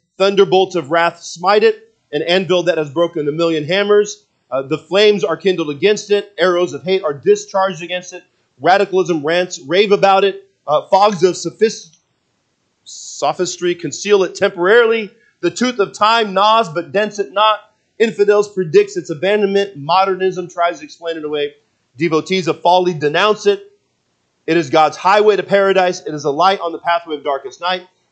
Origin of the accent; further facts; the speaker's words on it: West Coast, United States; I saw that growing up on the West Coast, the Left Coast.